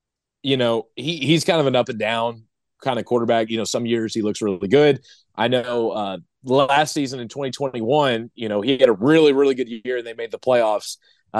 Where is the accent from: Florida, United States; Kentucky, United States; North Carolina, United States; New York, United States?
Kentucky, United States; I grew up in Kentucky where college basketball is king.